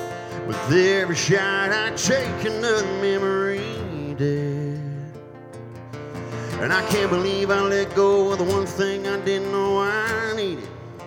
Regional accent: Ruston, Louisiana, United States; y'all, and I'm from Ruston, Louisiana, and these guys right here are my buddies

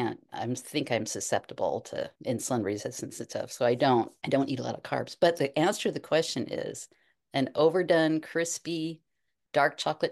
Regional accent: Pasadena, California, United States; also born or lived in Sacramento, United States / Grass Valley, United States; now in Montana, United States; San Gabriel Valley, Pasadena, Arcadia.

